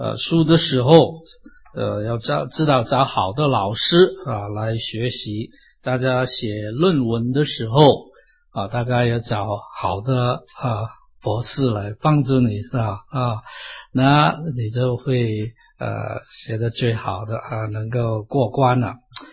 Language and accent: Chinese; China; 如果这个是天上的星啊，是在东方，那我们中国人应该可以看得到，对不对啊？